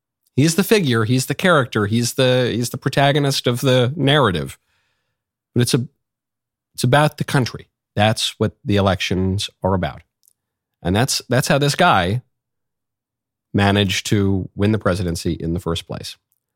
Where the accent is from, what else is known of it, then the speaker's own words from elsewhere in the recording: New York, United States; Maybe it's because I'm a New Yorker and I just get some of his quirks a little bit more